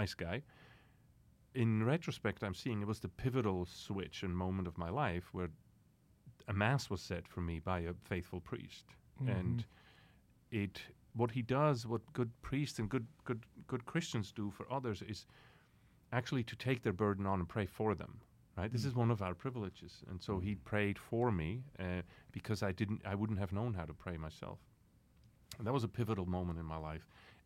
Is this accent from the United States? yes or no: no; Switzerland; So I'm from Switzerland, and I went into the Swiss military and then found out that I qualified as a Catholic to apply to become a Swiss Guard